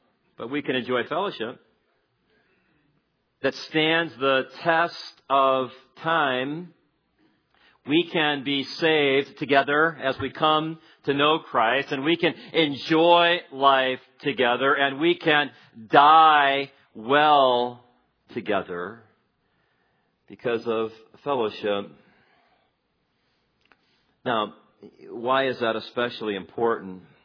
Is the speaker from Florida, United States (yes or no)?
no; Gary, Indiana, United States; I grew up in Gary.